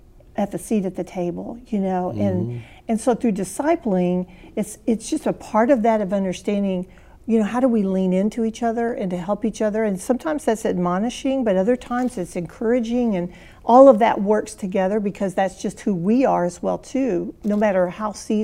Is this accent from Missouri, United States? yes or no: yes; Missouri, United States; I'm from Missouri